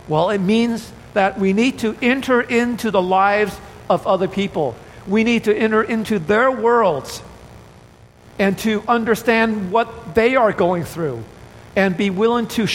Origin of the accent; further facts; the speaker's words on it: United States; and I am a missionary from the United States, when we do missions work, it's difficult.